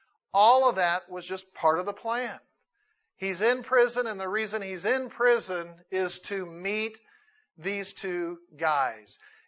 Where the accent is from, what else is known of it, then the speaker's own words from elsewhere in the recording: Anaheim, California, United States; boy like me growing up in Anaheim, if you ever said, would you move to Barstow?